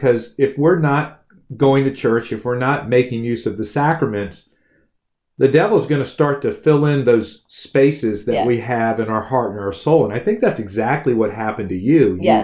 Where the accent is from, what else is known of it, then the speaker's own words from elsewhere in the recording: North Carolina, United States; I know I'm from North Carolina.